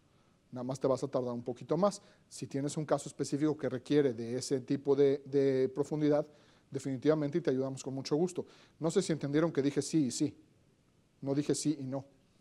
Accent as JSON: {"language": "Spanish", "country": "Mexico", "tie": "born there", "said": "les voy a contar de mi país natal, ¿por qué no hay un centro de datos en la Ciudad de México?"}